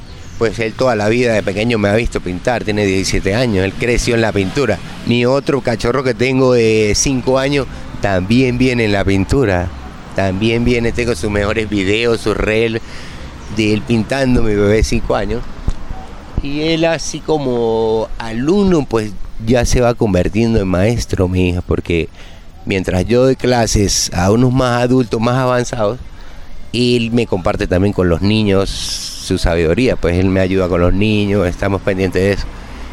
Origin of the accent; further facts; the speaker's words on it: Mérida, Venezuela; Yo soy venezolano de Mérida